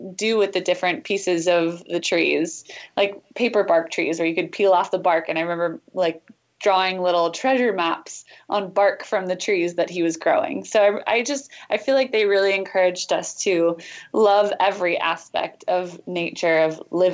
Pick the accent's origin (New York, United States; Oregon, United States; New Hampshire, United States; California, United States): New Hampshire, United States; born there; That's why I was born in New Hampshire, because of taxes.